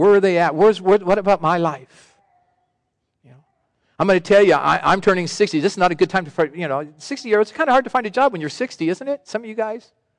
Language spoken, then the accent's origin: English; Sacramento, California, United States; I grew up in Sacramento.